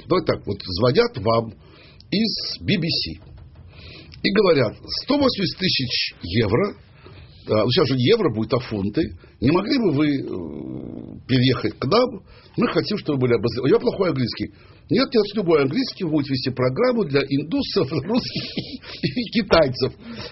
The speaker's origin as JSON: {"language": "Russian", "region": "Baku", "country": "Azerbaijan", "said": "потому что я все знал, как там, потому что я бакинец"}